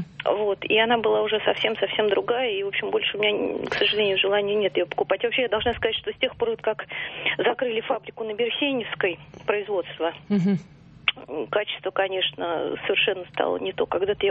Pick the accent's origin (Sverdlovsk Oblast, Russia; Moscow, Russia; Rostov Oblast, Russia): Moscow, Russia; я из Москвы.